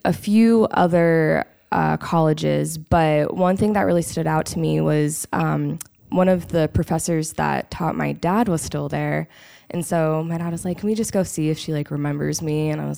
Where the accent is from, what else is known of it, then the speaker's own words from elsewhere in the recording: Omaha, Nebraska, United States; now in Sioux City, United States; So I'm actually from Omaha, but my dad is from Sioux City. And so kind of followed his footsteps here at Briarcliff. But before I got to Sioux City, I grew up kind of South Omaha.